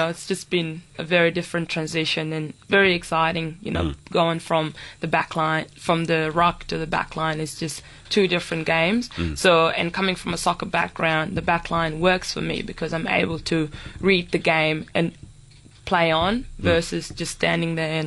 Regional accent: South Sudan; also born or lived in Kenya; now in Perth, Australia; So we come from South Sudan originally. We spent 12 years in Kenya. So we spent most of our time in a refugee camp called Kakuma.

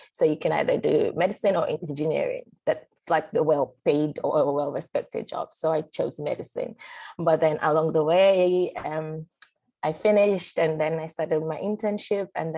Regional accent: Sierra Leone; I was born and raised in Sierra Leone. I have pretty much lived here all of my life, except for 1 year when I went to the UK to do a master's degree.

